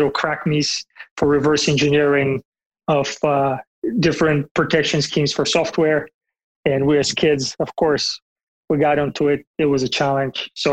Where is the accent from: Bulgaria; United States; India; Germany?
Bulgaria; I'm from Bulgaria originally, in Eastern Europe.